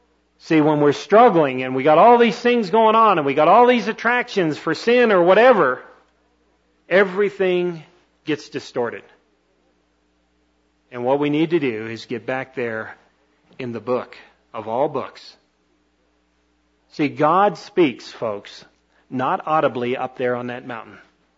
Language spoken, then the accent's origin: English; Canada; I'm a hockey puck. I grew up in Canada. I'm not an educated person at all.